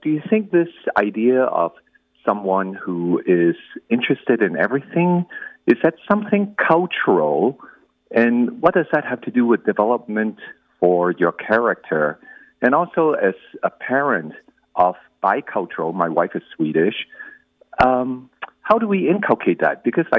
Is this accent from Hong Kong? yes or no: yes; Hong Kong; also born or lived in Singapore; now in United States; my background is I'm an immigrant from Hong Kong and Singapore. I grew up there.